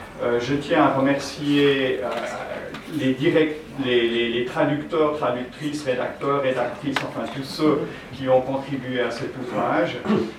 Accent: Switzerland; now in Czech Republic; j'avais dans les mains un ouvrage qui retraçait les relations politiques, économiques et sociales de mon pays d'origine, la Suisse, et de ma nouvelle patrie de cœur, qui est la République tchèque.

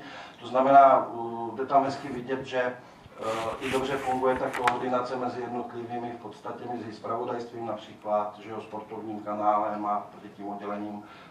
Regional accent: Ostrava, Moravian-Silesian Region, Czechia; jako Ostravák samozřejmě se pravidelně účastním festivalu

